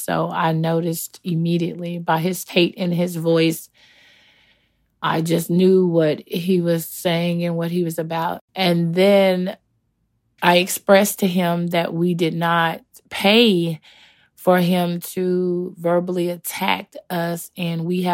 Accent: Memphis, Tennessee, United States; I'm from Memphis, Tennessee.

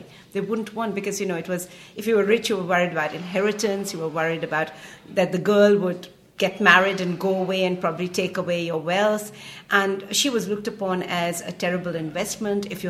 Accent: Punjab, India; also born or lived in Haryana; Because I grew up in Punjab and in Haryana, my father was in the police and we used to be transferred around a lot.

